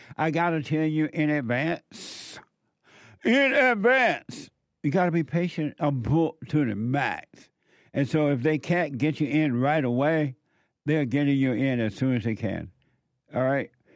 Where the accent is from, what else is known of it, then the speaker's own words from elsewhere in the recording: Alabama, United States; Some of you know, I grew up down there in Alabama